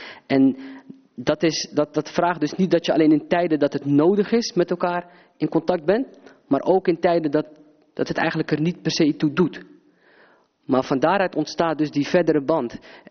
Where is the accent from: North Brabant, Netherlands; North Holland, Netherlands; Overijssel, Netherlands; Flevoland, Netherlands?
North Holland, Netherlands; Hilversum; nogmaals 33 jaar geboren en getogen in Hilversum.